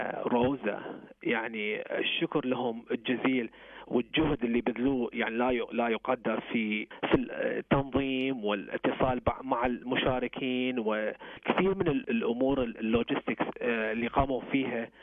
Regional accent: Iraq; now in Australia; أنا هاجرت لأستراليا قبل 10 سنوات، وأنا يعني very يعني فخور بكون أسترالي. أنا أصلي من العراق

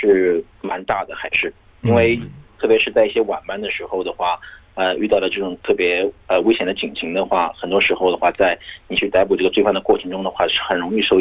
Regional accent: China; now in Australia

